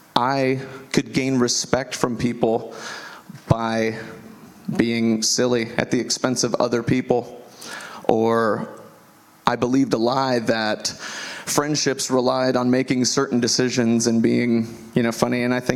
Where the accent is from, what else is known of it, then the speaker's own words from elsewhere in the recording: DeLand, Florida, United States; But I grew up in DeLand here, just 20 minutes from this location. I'm 34 years old, graduated from DeLand High School